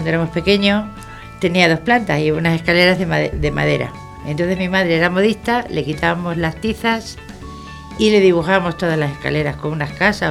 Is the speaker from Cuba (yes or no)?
no; Spain; Yo soy muy española